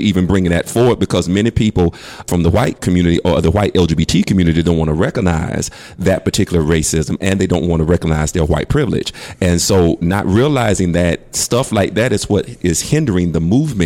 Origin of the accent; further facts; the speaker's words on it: the South, United States; being born and raised in the Confederate South, like yeah. myself, it was very hard.